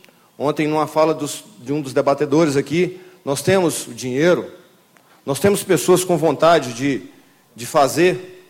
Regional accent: Brazil; Eu não aceito isso como brasileiro.

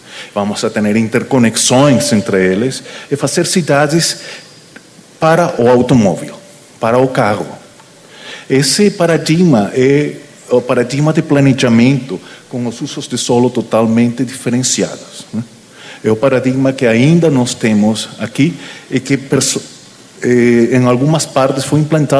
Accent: Venezuela; Portuguese is a second language; now in Mexico; Eu sou venezuelano, moro no México. Estou tentando aprender português.

